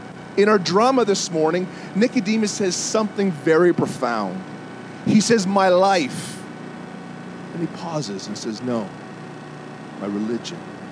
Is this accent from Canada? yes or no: yes; Canada; hey, listen, I'm a pastor from Canada, and we're just looking to go to a church on Sunday